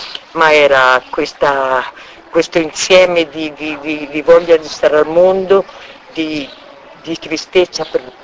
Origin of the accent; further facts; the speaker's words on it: Massa Marittima, Tuscany, Italy; born there; Io sono nata a Massa Marittima